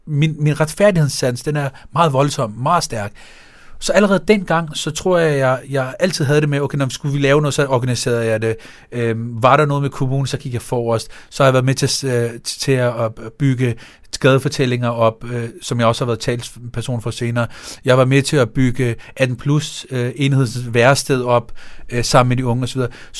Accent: Copenhagen, Capital Region of Denmark, Denmark; Jeg er født og opvokset på Blågårds Plads, slut 90'erne, start 0'erne

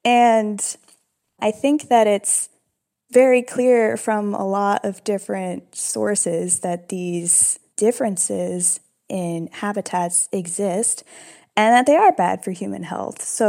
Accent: United States; I'm American, I am mixed race.

